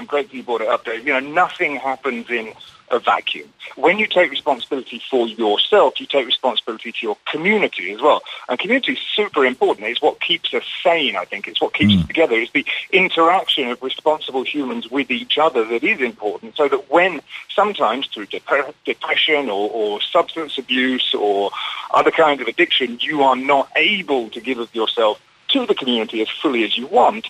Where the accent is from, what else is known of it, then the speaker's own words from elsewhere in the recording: Eastbourne, South East England, United Kingdom; Originally from Eastbourne, south coast of the UK.